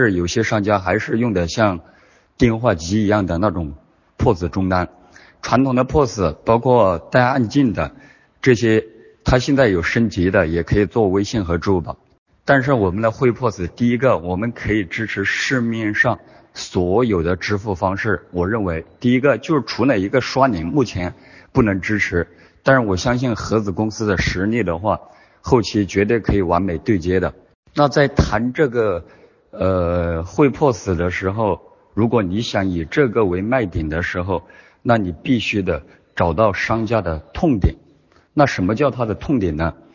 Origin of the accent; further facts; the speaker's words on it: Yichang, Hubei, China; 我是来自金河系统的，来自湖北宜昌。